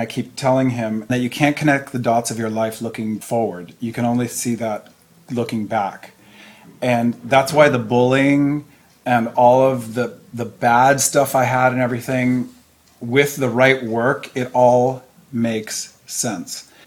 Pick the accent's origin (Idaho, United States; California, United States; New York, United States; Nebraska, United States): California, United States; San Francisco; and we moved to San Francisco in 63 or 4. And then I grew up in the Bay Area, which I think was an amazing place to grow up.